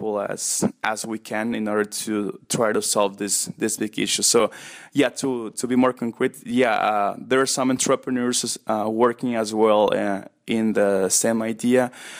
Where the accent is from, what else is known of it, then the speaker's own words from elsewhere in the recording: Mexico; moved away as an adult; also born or lived in Germany / Brazil; now in United States; I'm from Mexico originally. I study half of my undergrad in Mexico, half of it in Germany. I worked for 2 years in Siemens in Munich. After that, I was transferred to Brazil. I lived for 2 years in Brazil.